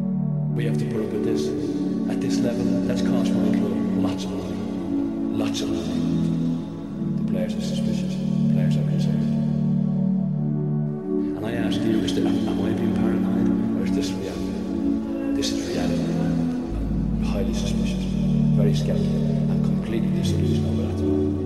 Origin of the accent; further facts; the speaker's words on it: Cork, Munster, Ireland; We're from Cork